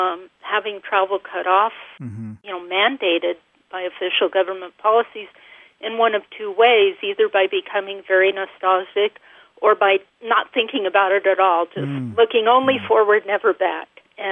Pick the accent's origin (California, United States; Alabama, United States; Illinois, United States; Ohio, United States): California, United States; Los Angeles; I was a child in the 50s in this neighborhood in Los Angeles. That's my hometown.